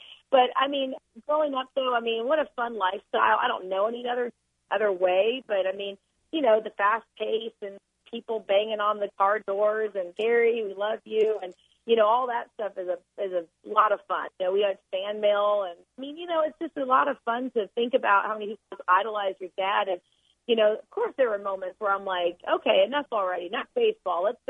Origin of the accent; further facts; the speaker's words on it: Montreal, Quebec, Canada; born there; I was born in Montreal in 1980, October 6, 1980.